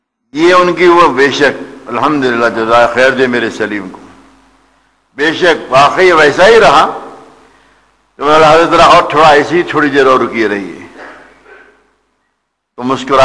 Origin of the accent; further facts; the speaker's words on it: Hyderabad, Telangana, India; born there; ابتدا جب میری شروع ہوئی تو حیدرآباد دکنز میں جب میں پیدا ہوا وہاں کے مشائخین نظام کے گھرانے میں میری جو ہے پیدائش ہوئی.